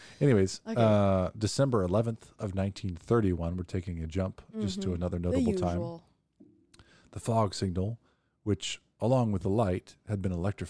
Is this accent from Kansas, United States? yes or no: yes; Kansas, United States; And so I hate to say that I'm from Kansas.